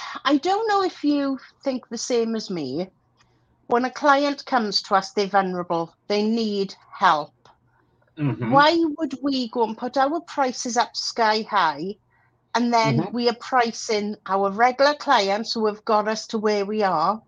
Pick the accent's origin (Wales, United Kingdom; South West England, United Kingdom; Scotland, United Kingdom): Wales, United Kingdom; now in England, United Kingdom; I am Welsh, but I moved to England about 25 years ago, so I now live just outside London.